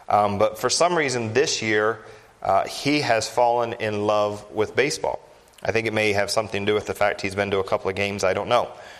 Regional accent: Mid-Atlantic, United States; I'm from the Mid-Atlantic area, a little south and west of here

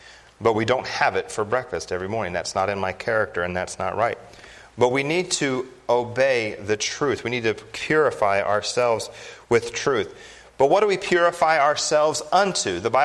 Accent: Mid-Atlantic, United States; I'm from the Mid-Atlantic area, a little south and west of here

